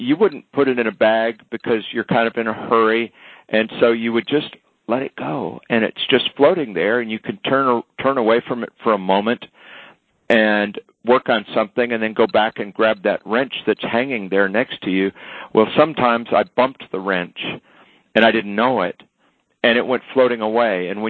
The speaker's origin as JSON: {"language": "English", "region": "Texas", "country": "United States", "tie": "born or raised there", "said": "And I grew up on the Gulf Coast of Texas. I've been through a number of hurricanes on the ground."}